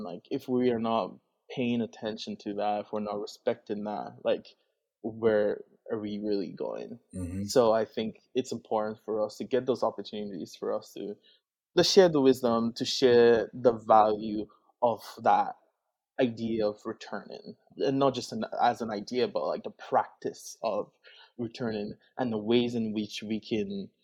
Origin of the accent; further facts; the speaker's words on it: Benin; Like I'm indigenous to somewhere, like I'm from Benin